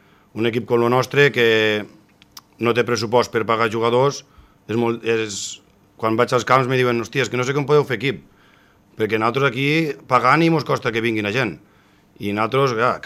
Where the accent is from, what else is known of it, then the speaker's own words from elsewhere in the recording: Benissanet, Catalonia, Spain; perquè sóc molt de Benissanet. Los que em coneixen ja saben que sóc molt patriota.